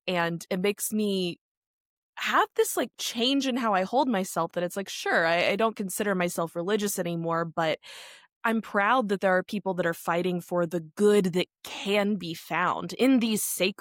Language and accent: English; Texas, United States; Well, and as a Texan, you know, you mentioned James Tallarico earlier, and I don't consider myself a Christian, but was certainly raised.